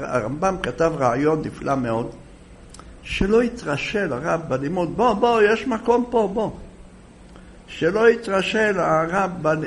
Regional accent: Jerusalem, Jerusalem District, Israel; אני מדבר כעת על ירושלים שאני זוכר אותה, שאני בתור ילד למדתי בתלמודי תורה.

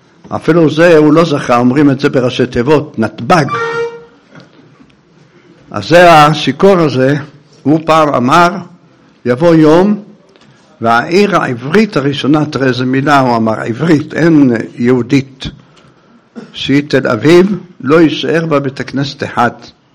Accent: Jerusalem, Jerusalem District, Israel; born there; כל שבת יש לנו צרות פה בגאולה, עוברים מכוניות. ואיזה היו עוברים מכוניות? אני גר שם, אני נולדתי שם.

